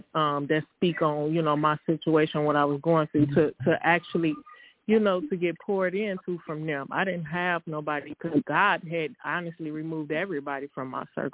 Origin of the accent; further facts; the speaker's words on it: Chicago, Illinois, United States; I'm still from Chicago. What you mean?